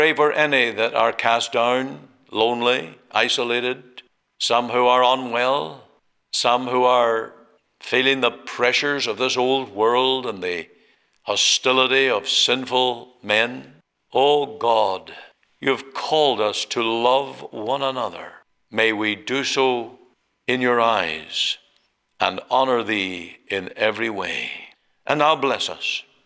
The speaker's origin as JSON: {"language": "English", "town": "Omagh", "region": "Northern Ireland", "country": "United Kingdom", "tie": "born or raised there", "said": "I thank thee that when I went to the Free Presbyterian Church in Omagh, in my hometown, that I was cared for"}